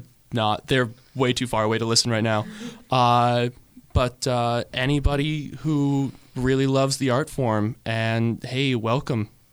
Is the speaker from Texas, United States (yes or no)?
no; Conway, Pennsylvania, United States; I grew up up north in the Conway area, just a little away from Cranberry.